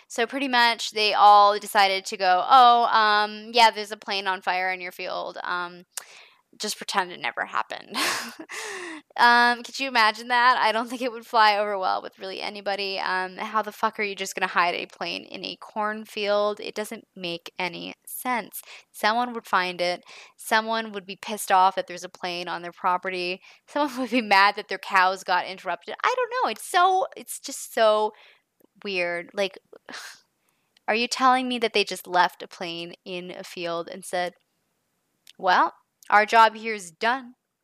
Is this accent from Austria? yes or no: no; Canada; I am a Canadian.